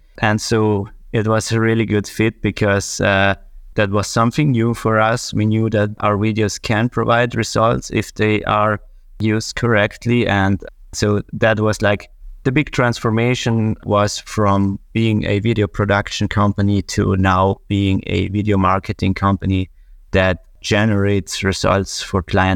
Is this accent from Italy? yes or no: yes; northern Italy, Italy; first language German; English is a second language; I'm from Italy, actually a northern part of Italy. And we speak German where we live and not actually Italian. Italian is our second language.